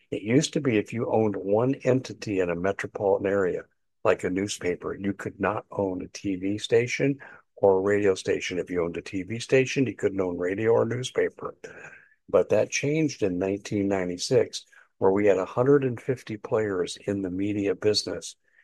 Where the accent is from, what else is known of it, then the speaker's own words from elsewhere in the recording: Arizona, United States; In Arizona, in my home state, as I reported earlier